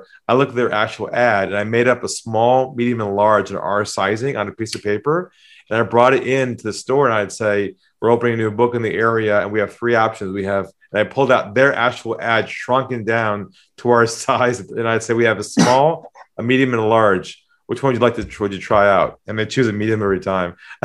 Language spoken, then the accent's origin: English; California, United States; now in Sydney, Australia; I'm originally from California. You probably got the accent. But been in Sydney for 20 years now.